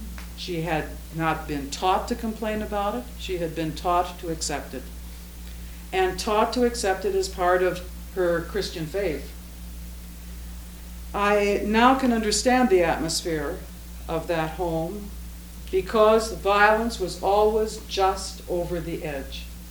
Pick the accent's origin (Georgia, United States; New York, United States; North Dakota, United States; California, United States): North Dakota, United States; when I was growing up in North and South Dakota, my father is a retired UCC minister, and we would drive to see the grandparents in Wishick, North Dakota, or Turtle Lake, North Dakota